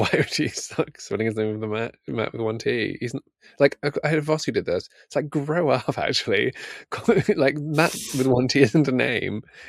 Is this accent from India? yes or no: no; Billinge, North West England, United Kingdom; born there; because she thinks it's funny that I was born in Billinge.